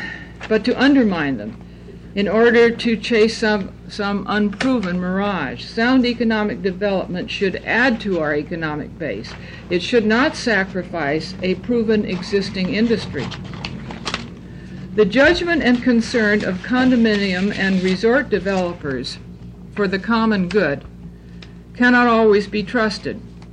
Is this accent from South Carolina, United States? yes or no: no; Hood River, Oregon, United States; I am from the Hood River Valley.